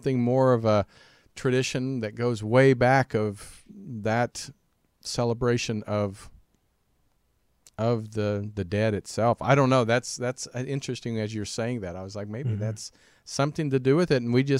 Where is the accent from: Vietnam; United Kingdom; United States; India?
United States; Kansas; but I know when I grew up in Kansas, Midwest, when someone passed away, everybody brought food. All the neighbors in town, I mean, it was a small town, about 300 people